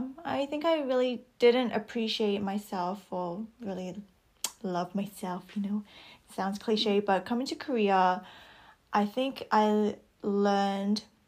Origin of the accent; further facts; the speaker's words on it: Australia; Yeah, I think growing up in Australia, I mean, the trends, different there.